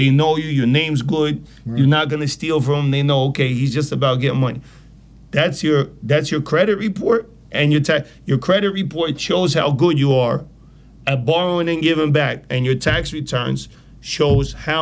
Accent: Belarus; I'm from Russia, from Soviet Union, from Belarus, a Russian Jew.

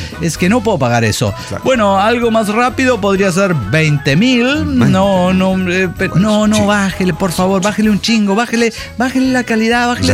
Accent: Ecatepec de Morelos, State of Mexico, Mexico; de Ecatepec de Morelos

